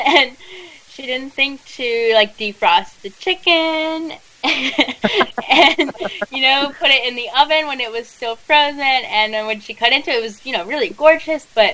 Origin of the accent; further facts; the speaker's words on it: Philippines; I mean, I'm Filipino, so I should definitely try that.